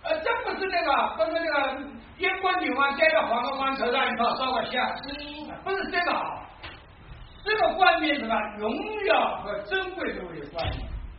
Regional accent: China; 这就我们中国人说的顶天立地

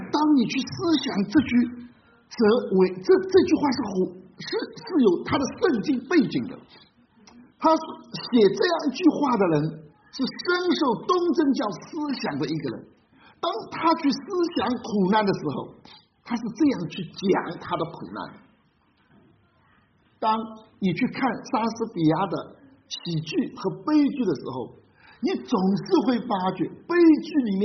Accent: China; 这个究竟是什么？大家，我想我们是中国人都已经懂的。

